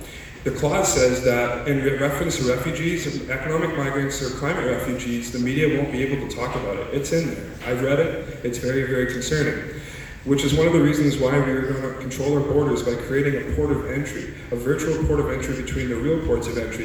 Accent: Winnipeg, Manitoba, Canada; I grew up in Winnipeg, Manitoba, 2,000 kilometers east of here.

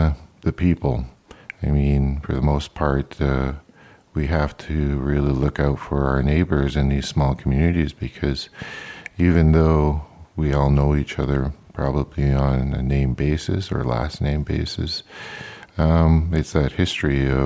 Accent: Chase, British Columbia, Canada; I was born in Kamloops, raised in Chase. My reserve is just west of Chase, Nisqually, IR1.

